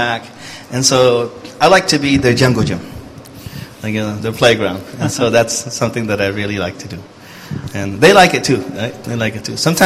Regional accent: United States; I didn't know. I grew up in America, you know.

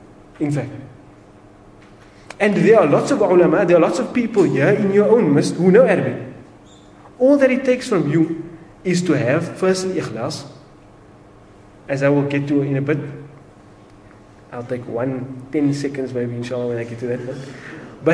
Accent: Cape Town, Western Cape, South Africa; I come from Cape Town, and so I know the scenario and the environment there.

